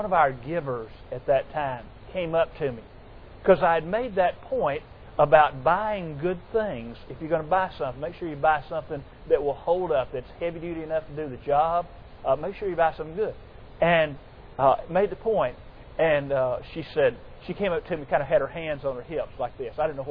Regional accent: Georgia, United States; I grew up in Clayton County, south of Atlanta.

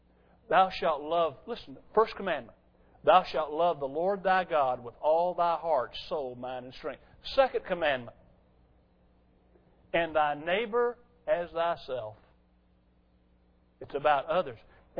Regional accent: United States; this is painful for me to say as an American

